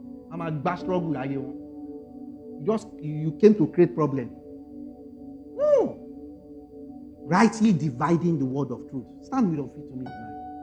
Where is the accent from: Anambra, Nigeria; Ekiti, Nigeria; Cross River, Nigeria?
Ekiti, Nigeria; You are from which state? I said I'm from Ekiti.